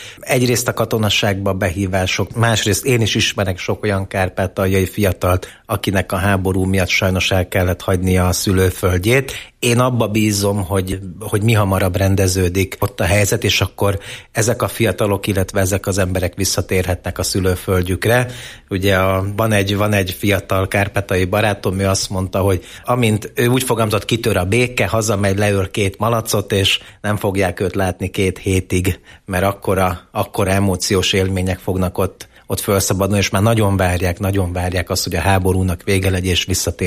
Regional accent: Nógrád, Hungary; Én egyébként Nógrád vármegyéből származom

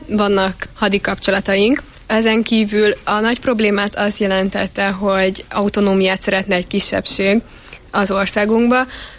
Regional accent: Miskolc, Borsod-Abaúj-Zemplén, Hungary; Miskolciak vagyunk mind a hárman. Én a Lévaiból.

